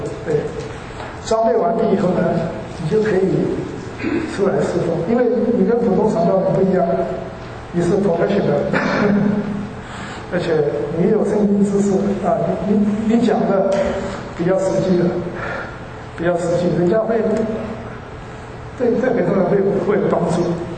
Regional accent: Myanmar; 今天我是缅甸来的嘛

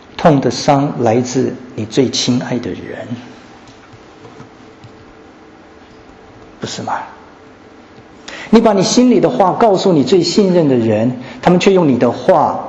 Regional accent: China; 我们中国人也都是这样，哪有哥哥向弟弟道歉的

